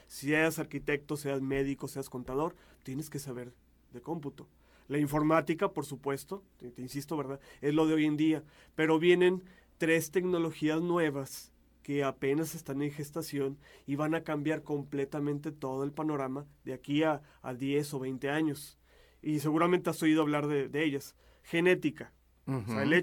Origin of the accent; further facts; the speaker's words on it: Torreón, Coahuila, Mexico; como mexicanos, como coahuilenses, como torrenenses